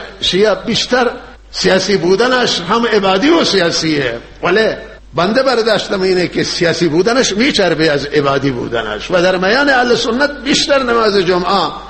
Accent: Iran; ما ایرانی هستیم و وارث این وطنیم،

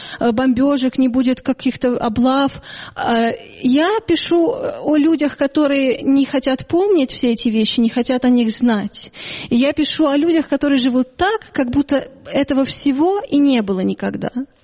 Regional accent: Lviv, Lviv Oblast, Ukraine; Я говорю, из Львова.

